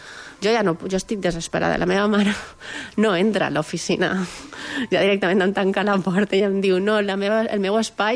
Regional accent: Palma, Balearic Islands, Spain; i jo era de Palma de tota la vida del barri

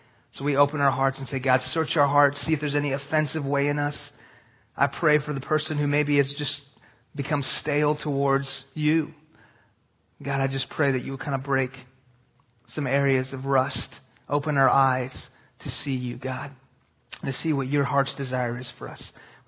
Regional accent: Houston, Texas, United States; If you can't tell, I'm from Houston, Texas by that name. It's a good Texan name, right? So I grew up in Texas, actually. My family is from Iran

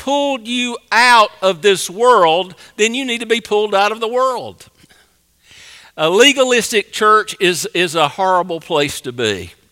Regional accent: the South, United States; I grew up in the South like many of you, and we have pine trees.

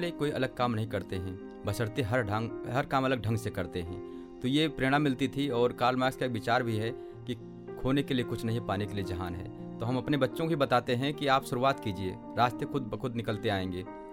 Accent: Gonda, Uttar Pradesh, India; मैं गोंडा का रहने वाला हूँ और वहीं वजीरगंज ब्लॉक के पास एक गाँव है अशोक पुटिकिया। एक किसान परिवार में मैं जन्म लिया।

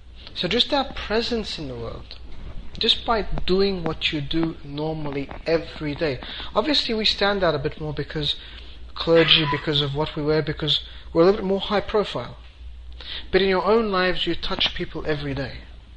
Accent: Egypt; I said, I'm Christian, I'm Orthodox from Egypt.

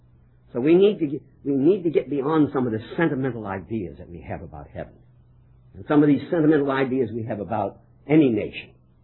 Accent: United States; I'm glad I'm an American. I can't say I'm proud to be an American. I'm glad to be an American.

